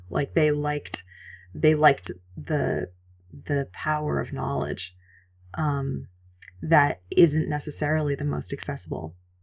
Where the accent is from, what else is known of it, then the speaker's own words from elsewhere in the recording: Boston, Massachusetts, United States; And I grew up in Boston, and my mom's an artist, and she used to take me.